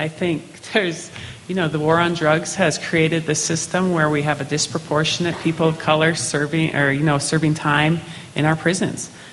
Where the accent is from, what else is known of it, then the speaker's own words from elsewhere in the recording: Browning, Montana, United States; I grew up in Browning, and we have areas around the country that have very high poverty